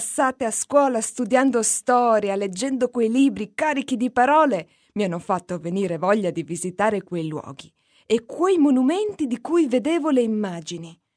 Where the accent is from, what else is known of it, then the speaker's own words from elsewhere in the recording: Naples, Campania, Italy; Sono nata e cresciuta a Napoli, a due passi dal mare.